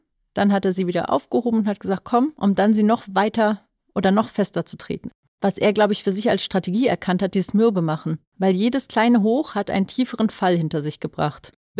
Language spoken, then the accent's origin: German; Rhineland, Germany; also ich komme aus dem Rheinland, ich kann mit jedem ein Gespräch führen